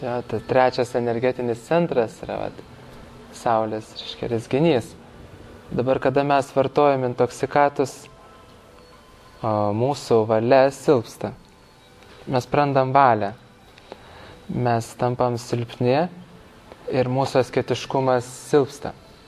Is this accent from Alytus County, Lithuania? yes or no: no; Vilnius, Vilnius County, Lithuania; čia aš vilnietis, dabar aš savartinė gyvenu.